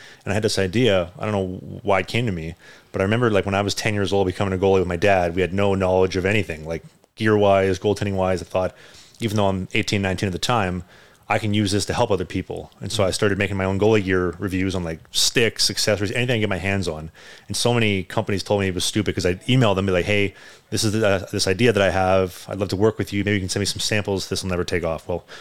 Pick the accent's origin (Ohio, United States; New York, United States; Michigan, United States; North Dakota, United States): Ohio, United States; Cleveland; You know, shout out to my hometown of Cleveland, Ohio.